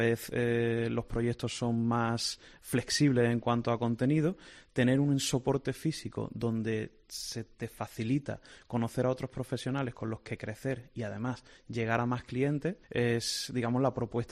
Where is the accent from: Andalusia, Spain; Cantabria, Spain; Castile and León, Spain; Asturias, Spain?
Andalusia, Spain; Córdoba; Yo soy de Córdoba.